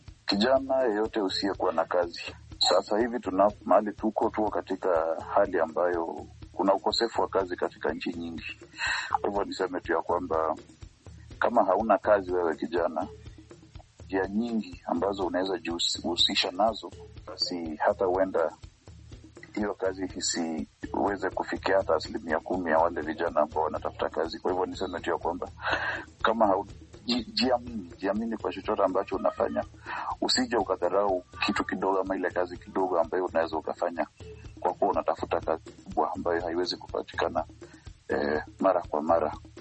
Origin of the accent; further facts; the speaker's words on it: Kenya; mimi natoka Kenya